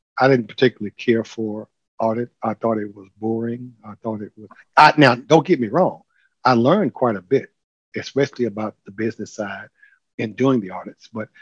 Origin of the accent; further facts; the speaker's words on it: Huntsville, Alabama, United States; Yes, I am from Huntsville, Alabama. I went to Alabama A&M University in Huntsville, stayed home and went to school.